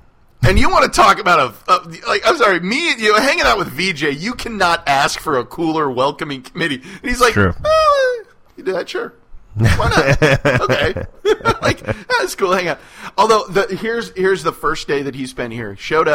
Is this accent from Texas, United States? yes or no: yes; Texas, United States; not from the South, I'm from Texas.